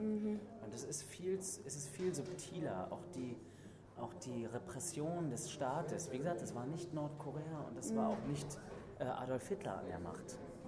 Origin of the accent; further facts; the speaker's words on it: East Germany, Germany; ich bin ganz klar ein Kind der DDR und bin auch ganz klar ein Kind des wiedervereinten Deutschlands.